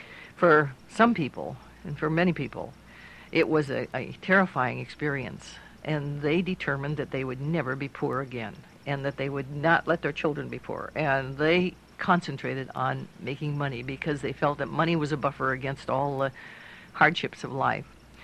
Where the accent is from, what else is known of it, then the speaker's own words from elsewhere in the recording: Arlington, Washington, United States; Well, I was born in Arlington, Washington, in the most beautiful county in Washington State, Snohomish County. It's about 50 miles or a little better north of Seattle. It's right in the foothills of the Cascades, and I lived there until I was about 13